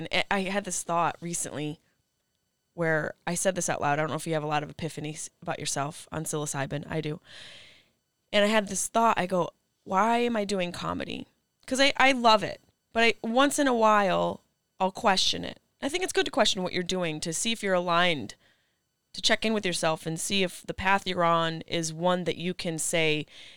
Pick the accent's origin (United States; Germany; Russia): United States; Syracuse, New York; but I grew up in Syracuse, New York. There wasn't a huge art culture there.